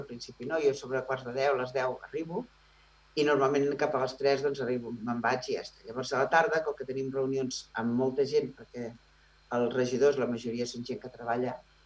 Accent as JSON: {"language": "Catalan", "town": "Sant Feliu", "region": "Catalonia", "country": "Spain", "tie": "born or raised there", "said": "i potser també el fet d'haver nascut al carrer Sant Joan, perquè soc de Sant Feliu de sempre, els meus pares, tota la meva família és de Sant Feliu de sempre."}